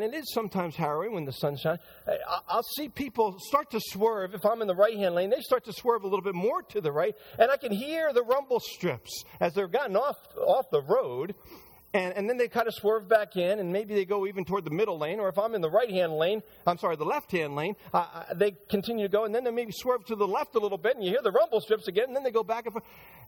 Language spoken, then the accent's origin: English; Green Brook, New Jersey, United States; going toward my hometown of Greenbrook, which is where we start our construction day